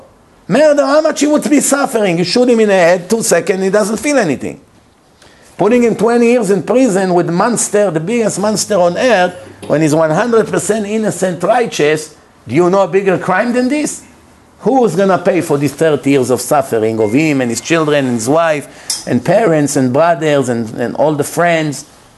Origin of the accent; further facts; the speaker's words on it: Manhattan, New York, United States; I grew up in Manhattan. My parents put me in public school.